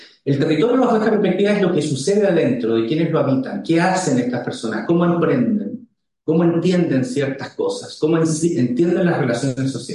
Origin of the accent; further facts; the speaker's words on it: Paillaco, Los Ríos, Chile; No, Paillaco, mi pueblo querido, del cual soy hijo ilustre, 20.000 habitantes, y yo vivía en un pueblo más pequeño e insignificante, que se llama Pichirrocuy.